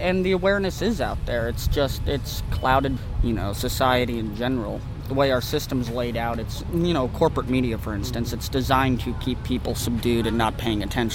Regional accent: Florida, United States; I came in from Florida.

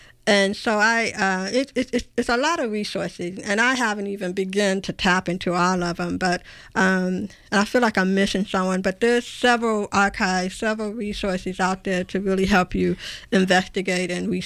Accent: Cleveland, Ohio, United States; I remember I grew up in Cleveland, Ohio, And I would take my camera and take pictures of those older industrial buildings.

